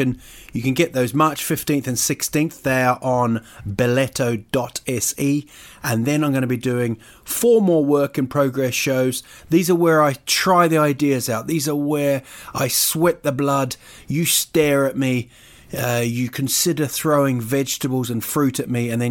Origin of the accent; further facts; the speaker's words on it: Rotorua, Bay of Plenty, New Zealand; What about my hometown? We went to Rotorua.